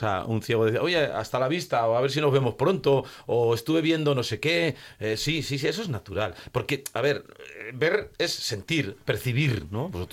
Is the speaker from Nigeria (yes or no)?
no; Pamplona, Navarre, Spain; yo vivía en Pamplona, bueno, soy de Pamplona